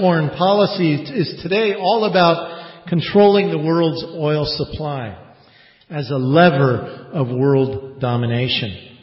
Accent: Bath, Maine, United States; these are the ships that are built in my hometown of Bath, Maine.

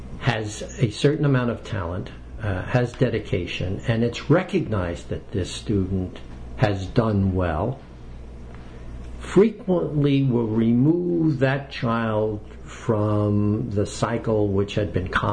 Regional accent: New York, United States; accent: New York; It's 30 miles north of New York City. I've never lost my New York accent.

